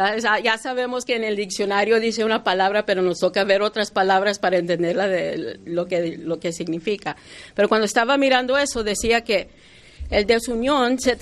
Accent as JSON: {"language": "Spanish", "country": "United States", "first_language": "English", "second_language": "Spanish", "said": "Yo soy chicana. Yo, mi primer idioma es el inglés y a veces yo invento palabras en español"}